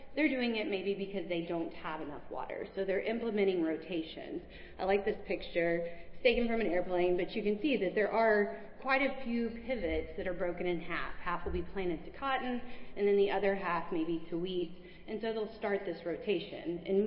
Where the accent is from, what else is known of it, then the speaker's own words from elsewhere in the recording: Texas, United States; now in Lubbock, United States; I grew up in South Texas, and I thought that I was relatively familiar with farming operations, farming practices. And then I moved to Lubbock in 2014